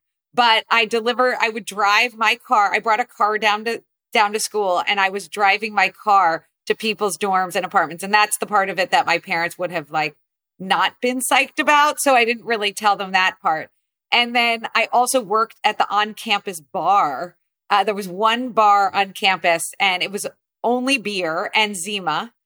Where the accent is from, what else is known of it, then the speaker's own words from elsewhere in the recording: New Jersey, United States; So I grew up primarily in New Jersey.